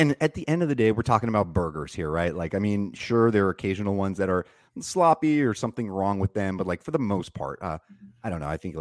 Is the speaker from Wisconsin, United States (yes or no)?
no; California, United States; Like me as a Californian, I almost have to defend it to people that say, "Oh, In-N-Out is garbage," right?